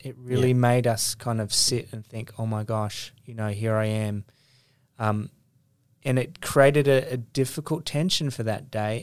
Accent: Australia; that's the beauty of what we, the image of what we can live to as Australian people.

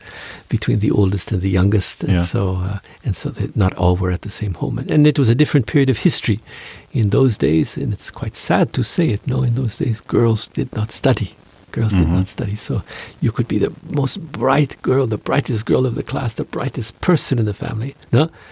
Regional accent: Timmins, Ontario, Canada; It's home village, yeah, Timmins. It's a small town, but it's still 30,000 people.

